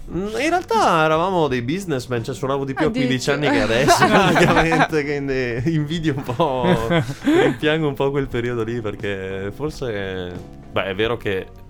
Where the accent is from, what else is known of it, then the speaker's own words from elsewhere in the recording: Belluno, Veneto, Italy; perché io sono di Belluno, sono veneto